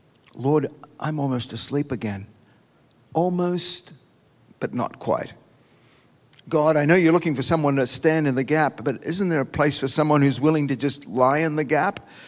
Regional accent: Sydney, New South Wales, Australia; moved away as an adult; my mind went back to my family in Australia, probably because it was Christmas. I was thinking about the day when I waved goodbye to them 6 months earlier from Sydney Harbour on my way to Panama.

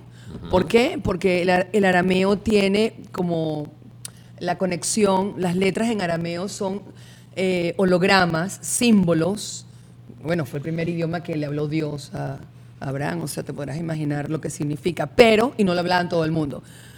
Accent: Venezuela; O sea, nosotros como venezolanos, todos nuestros gobiernos han estado tiznados de traición.

